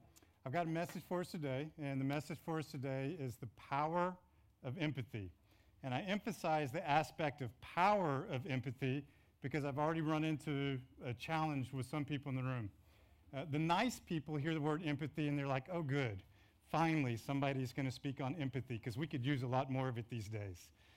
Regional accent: Texas, United States; I'm often assumed to be just a regular Texas guy. And although I grew up in Texas, my world and my views have changed.

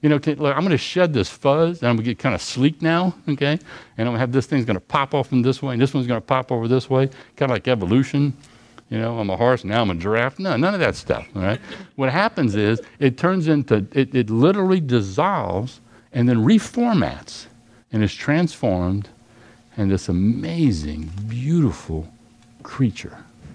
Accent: Louisiana, United States; I didn't use the word transform growing up in Louisiana.

